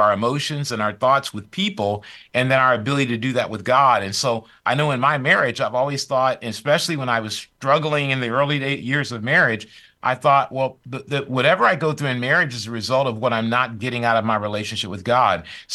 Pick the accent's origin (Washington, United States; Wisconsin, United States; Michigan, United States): Michigan, United States; Kentwood; Michigan, Kentwood, okay. Michigan.